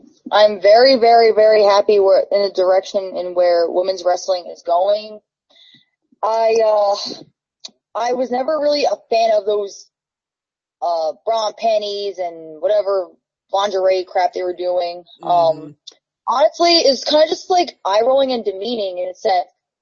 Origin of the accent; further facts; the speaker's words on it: New Jersey, United States; I'll be in Ohio, like I'm from Jersey.